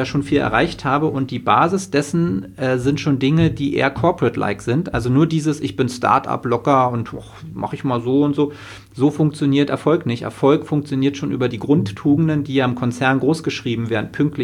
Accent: East Germany, Germany; ich bin in der DDR geboren, ich bin hinter Mauern und Stacheldraht aufgewachsen, ich weiß, wie es ist, und ich war 11, als die Mauer fiel

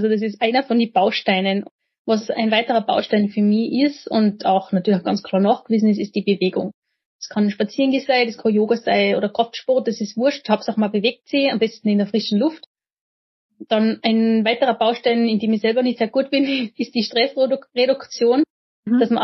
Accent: St. Johann in Tirol, Tyrol, Austria; Einen in St. Jan in Tirol, wo ich her bin

